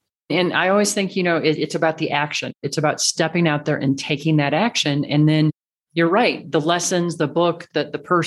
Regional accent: Midwest, United States; And I grew up in the Midwest where everything was flat.

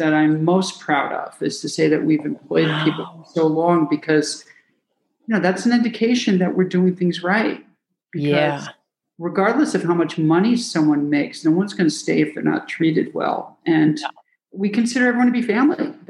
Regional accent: New Haven, Connecticut, United States; now in Chicago, United States; And our pizza is modeled after the pizza that I grew up eating in New Haven, Connecticut, which is thin crust, and you fold it and fold it.

